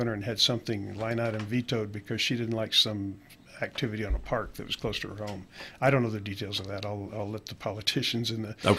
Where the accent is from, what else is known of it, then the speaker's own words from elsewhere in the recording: New Mexico, United States; I was born and raised in Santa Fe County.